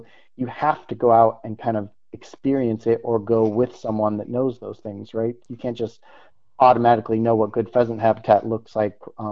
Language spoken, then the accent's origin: English; Utah, United States; I think about where I grew up in Utah